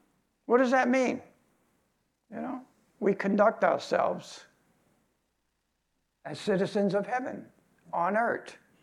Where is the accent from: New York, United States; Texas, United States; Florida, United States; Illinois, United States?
New York, United States; Brooklyn; also born or lived in Long Island; You know, I was brought up in Brooklyn and moved to Long Island, and between Long Island and Brooklyn was the Bell Parkway.